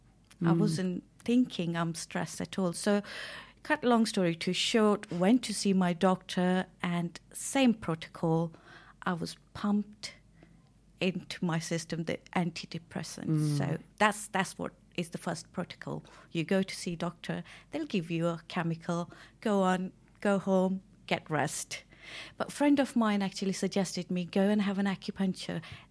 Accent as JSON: {"language": "English", "country": "India", "moved": "yes", "lives_now": "United Kingdom", "said": "I come from India, 1995 to UK, where I did teaching."}